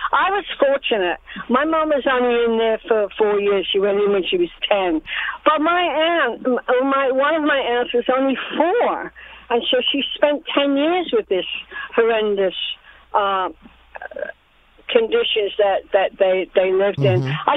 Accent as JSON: {"language": "English", "region": "London", "country": "United Kingdom", "tie": "born or raised there", "also_born_or_lived": "Dublin", "moved": "yes", "lives_now": "New York, United States", "said": "I refer myself to being a recovering Irish Catholic. I was born in Dublin, but I grew up in London, and I've been in New York almost 40 years"}